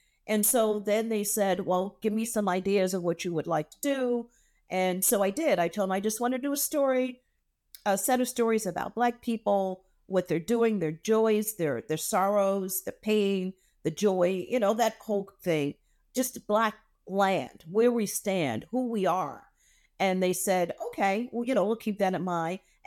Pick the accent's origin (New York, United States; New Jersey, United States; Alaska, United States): New York, United States; Harlem; I'm from New York, Harlem, New York, specifically.